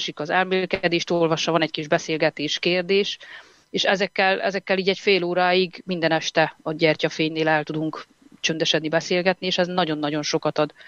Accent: Székely Land, Romania; Én gyerekkoromban Székelyföldön születtem, és gyerekkoromban, amikor a betakarodás utáni sötétség elkezdődött

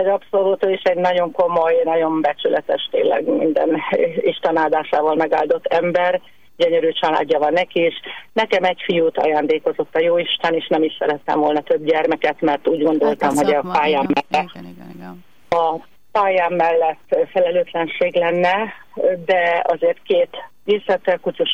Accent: Szeged, Csongrád-Csanád, Hungary; nevezett ki, és hozott vissza saját szülővárosomba tanszékvezető professzornak

